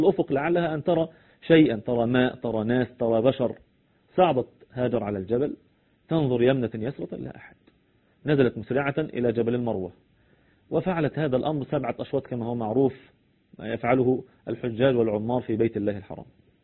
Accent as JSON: {"language": "Arabic", "country": "Egypt", "said": "وهو ماشي في الطريق مرة على بلدنا مصر دي"}